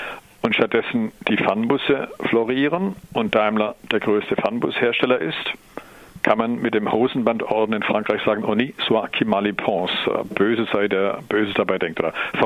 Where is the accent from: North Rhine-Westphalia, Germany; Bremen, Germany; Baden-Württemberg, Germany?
Baden-Württemberg, Germany; Eine kleinere ist zum Beispiel, wo ich herkomme, die Geisbockbahn zwischen Aulendorf und Friedrichshafen